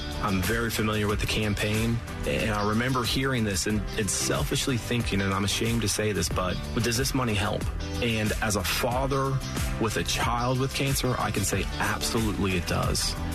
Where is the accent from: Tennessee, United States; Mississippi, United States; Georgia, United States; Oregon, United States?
Georgia, United States; Johns Creek; I'm from Johns Creek.